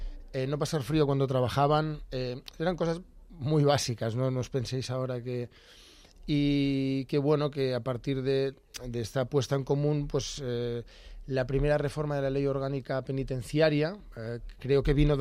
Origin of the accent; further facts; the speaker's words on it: Barcelona, Catalonia, Spain; soy catalán, sí. Mi madre es de Lezama y yo nací mis padres se conocieron en Alemania, nací en Barcelona